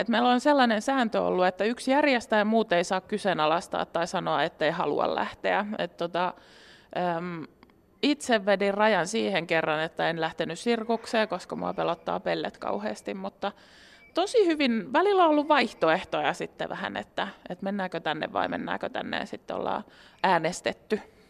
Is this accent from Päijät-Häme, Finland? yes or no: yes; Lahti, Päijät-Häme, Finland; now in Helsinki, Finland; me ollaan Lahdesta suurin osa porukkasta kotoisin ja sitten tipotellen tultu Helsinkiin